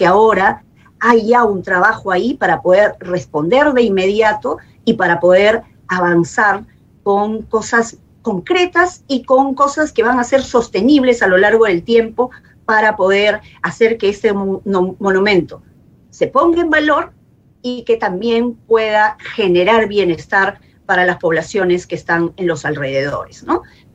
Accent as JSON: {"language": "Spanish", "town": "Luya", "region": "Amazonas", "country": "Peru", "tie": "born or raised there", "also_born_or_lived": "Chachapoyas", "said": "Amazonas es mi tierra. Yo he nacido en Luya, he vivido muchos años en Chachapoyas y siempre va a haber un apego especial por mi origen"}